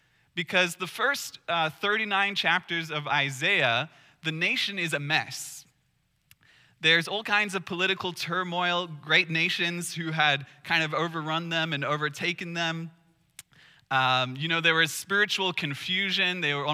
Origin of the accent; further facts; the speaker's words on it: Sydney, New South Wales, Australia; my hometown where I grew up, Sydney, Australia